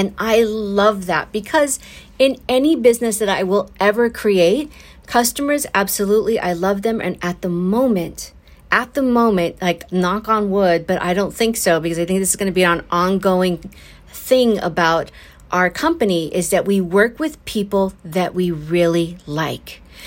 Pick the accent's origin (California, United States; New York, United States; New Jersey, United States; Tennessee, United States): California, United States; Los Angeles; born there; Same thing with as an American. I mean, I was born in Los Angeles.